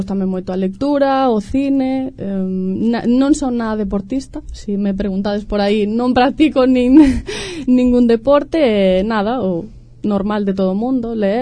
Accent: Monforte de Lemos, Galicia, Spain; son de aquí de Monforte, de Carut, concretamente.

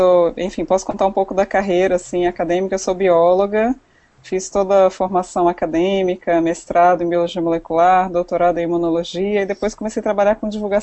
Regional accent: Brasília, Federal District, Brazil; Sou de Brasília

